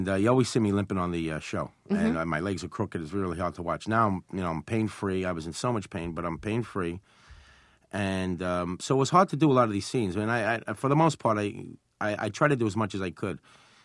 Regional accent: Brooklyn, New York, United States; And, I'm from Brooklyn also

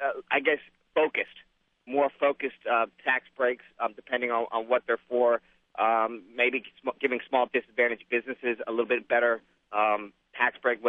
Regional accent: United States; I'm born and raised in America, and it's been hard ever since.

